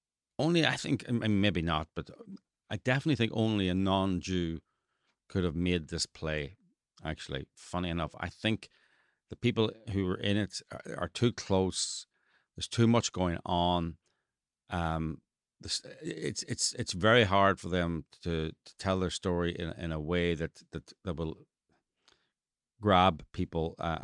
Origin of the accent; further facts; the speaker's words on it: Ireland; and being Irish is always a big plus. You know, oh, you're Irish, have a drink.